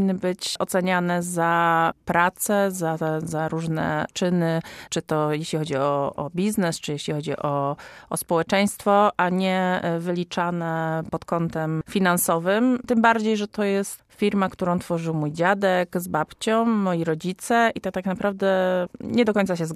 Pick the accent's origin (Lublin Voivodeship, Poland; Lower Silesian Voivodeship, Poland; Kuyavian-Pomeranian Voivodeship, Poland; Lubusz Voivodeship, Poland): Kuyavian-Pomeranian Voivodeship, Poland; Bydgoszcz; nasi dziadkowie mieszkali w kamienicy przy ulicy Pomorskiej w Bydgoszczy i na podwórku była cukiernia. No, żyliśmy w tym otoczeniu.